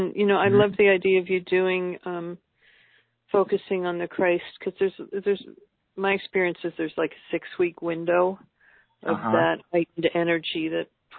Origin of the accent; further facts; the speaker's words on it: Toronto, Ontario, Canada; born there; also born or lived in Los Angeles, United States / South of France; I lived in a sunny climate. I lived in L.A. for like 35, 36 years. I've lived in the south of France. And I was born in Toronto